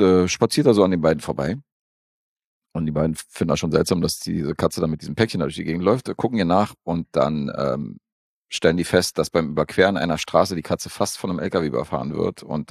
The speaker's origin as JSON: {"language": "German", "country": "Serbia", "said": "Als ich, als Serbe, so."}